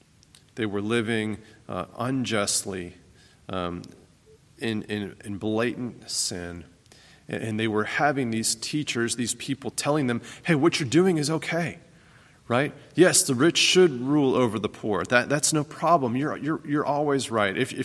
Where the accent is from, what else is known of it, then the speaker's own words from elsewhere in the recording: Pittsburgh, Pennsylvania, United States; You know, growing up in Pittsburgh, the Steelers were on the radio, and they had this great local broadcast team, a very Pittsburgh-esque team